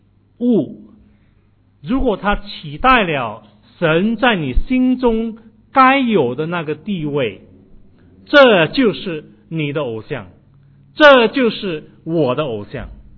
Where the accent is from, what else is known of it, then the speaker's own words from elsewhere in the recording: China; 特别是我们中国人，我们来到这一个地方，这一个自由的国家